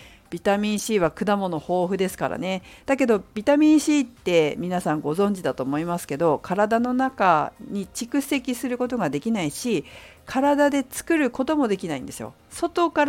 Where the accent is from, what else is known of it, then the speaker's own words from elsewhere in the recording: Fukushima, Japan; 私の実家、福島県福島市の実家はね、父方の方の実家は農家、果物農家なので